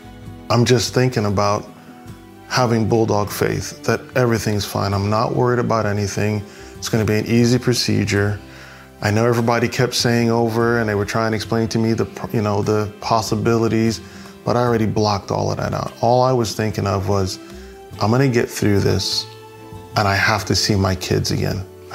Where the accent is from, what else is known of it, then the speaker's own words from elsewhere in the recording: Saint Thomas, U.S. Virgin Islands; we're both from St. Thomas, Virgin Islands.